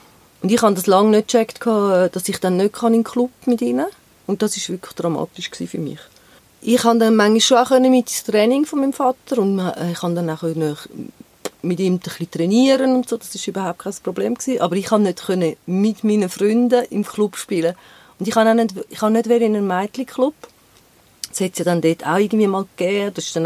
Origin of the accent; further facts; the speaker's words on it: Rümlang, Zurich, Switzerland; Ich bin in Rümlang aufgewachsen.